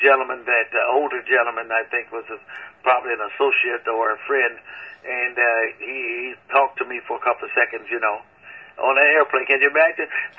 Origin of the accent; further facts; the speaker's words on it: Cleveland, Ohio, United States; people that I grew up on in Cleveland when I was learning my craft.